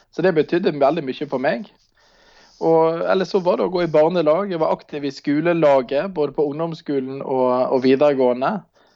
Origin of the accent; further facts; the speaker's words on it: Manger, Vestland, Norway; det var møteveka hjemme på Manger, der jeg er fra.